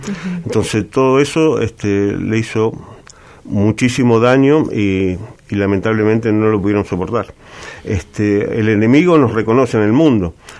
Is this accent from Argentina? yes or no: yes; Argentina